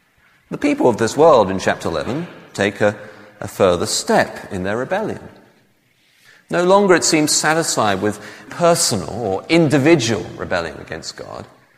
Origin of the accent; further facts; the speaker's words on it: England, United Kingdom; Now, you may think it's easy for me to say this as an Englishman. I know, we used to run the world.